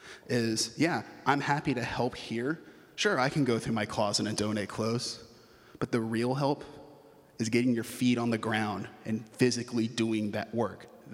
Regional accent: Texas, United States; as a Southerner, I love that wasn't there: air conditioning. I spent middle school and high school in Texas, and I played Texas football.

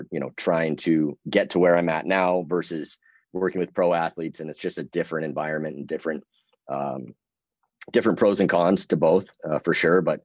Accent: Seattle, Washington, United States; also born or lived in New England / New Jersey; You know, I grew up in Seattle, and then obviously went to school and lived in New England for a long time, and New Jersey.

